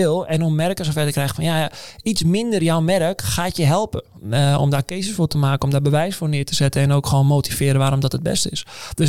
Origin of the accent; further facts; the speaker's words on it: Zaandam, North Holland, Netherlands; Maar ja, ik ben een jongen uit Zaandam.